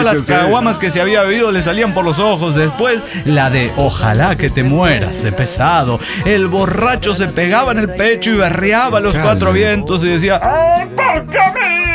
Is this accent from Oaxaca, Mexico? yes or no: no; Zacatlán, Puebla, Mexico; born there; fui a mi pueblo natal, Zacatlán.